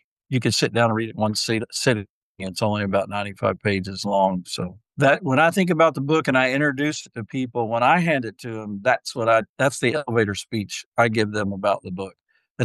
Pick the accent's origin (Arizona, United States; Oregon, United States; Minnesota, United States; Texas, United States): Texas, United States; I've been a pastor a little over 33 years, and I grew up in Texas, and they sent me back to Texas